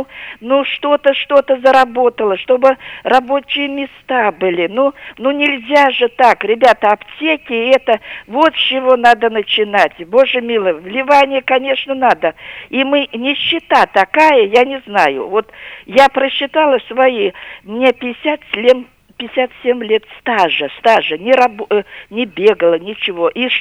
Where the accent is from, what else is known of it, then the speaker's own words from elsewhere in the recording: Pskov, Pskov Oblast, Russia; вот вчера я вообще коренная псковичка, мне уже 78-й год, решила пройти по старому городу